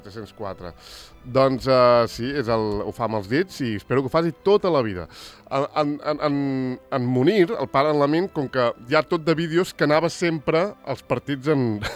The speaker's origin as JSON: {"language": "Catalan", "town": "Argentona", "region": "Catalonia", "country": "Spain", "said": "Jo som d'Argentona i Rocafonda és el barri de sobre de Sant Simó, que és la platja de Mataró on jo anava quan era petit."}